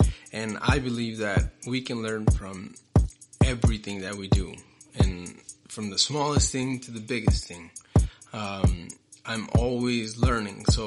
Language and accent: English; Tulsa, Oklahoma, United States; English is a second language; there, and then our family moved to the United States in 97.